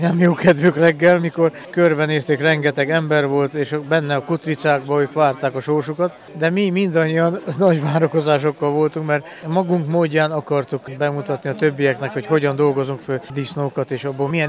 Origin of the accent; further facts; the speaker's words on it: Bogyiszló, Tolna, Hungary; Bogyisztóról jöttem.